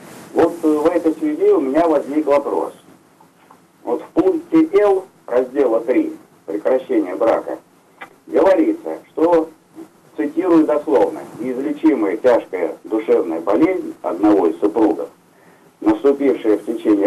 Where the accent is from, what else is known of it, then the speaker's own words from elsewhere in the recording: Moscow, Russia; я из Москвы.